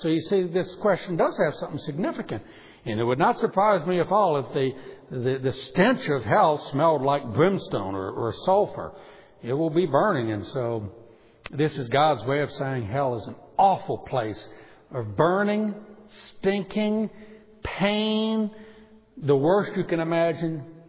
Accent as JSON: {"language": "English", "town": "New Orleans", "region": "Louisiana", "country": "United States", "said": "You know, I'm from New Orleans, where you go downriver close to the Gulf of Mexico in Louisiana."}